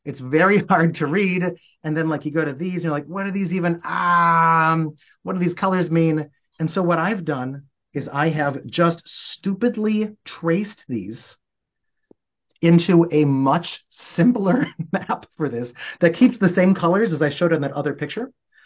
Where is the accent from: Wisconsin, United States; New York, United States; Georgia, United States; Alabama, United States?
Wisconsin, United States; Milwaukee; Like I grew up in Milwaukee, which is, very blue territory